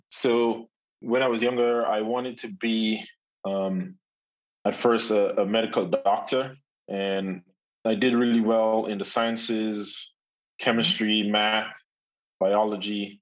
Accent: Victoria, Saint Mark, Grenada; I'm originally from Victoria, St. Mark.

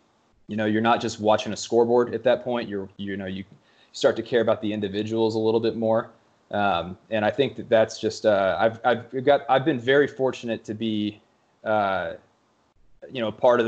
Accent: Texas, United States; We were growing up in Texas, we were big Texas Rangers fans.

